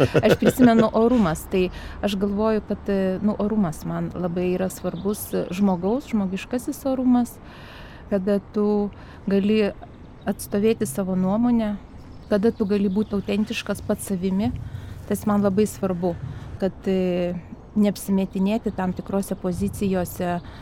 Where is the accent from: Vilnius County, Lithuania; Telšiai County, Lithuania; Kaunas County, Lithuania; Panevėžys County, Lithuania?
Vilnius County, Lithuania; Vilnius; Gimiau Vilniuje, augau, baigiau mokyklą, rinkausi kelią, kai esi Vilnietis, nori distancijos su tuo centru.